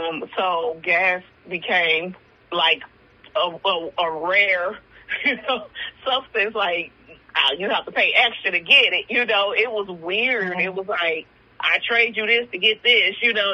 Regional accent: Chicago, Illinois, United States; also born or lived in Gary; I'm from Chicago. I lived in Gary for some time, but then I left after high school. So, you know, I'm elsewhere now.

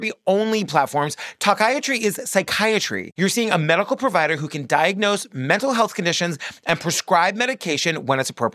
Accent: Massachusetts, United States; I grew up on Cape Cod where we had the Cape Cod Mall, but about an hour away was the Kingston Mall, which was the way better mall with all the good stores.

